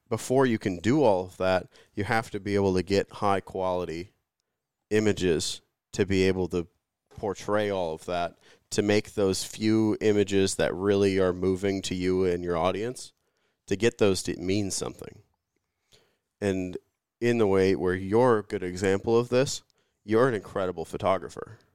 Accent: Wisconsin, United States; Hi, I'm from Wisconsin.

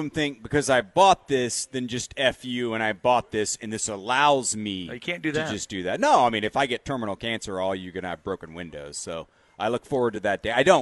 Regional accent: Austin, Texas, United States; I'm born and raised in Austin, and I'm fine with that.

